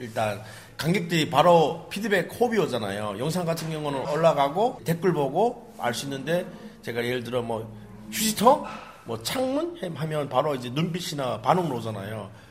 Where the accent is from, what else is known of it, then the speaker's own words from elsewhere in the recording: North Korea; now in South Korea; 소개를 이제 호스트가 저보고 이제 북한에서 왔다 그러는 거예요.